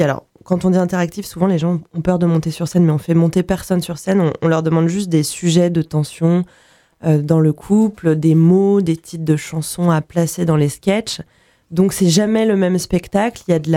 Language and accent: French; Lyon, Auvergne-Rhône-Alpes, France; Comme nous, on vient de Lyon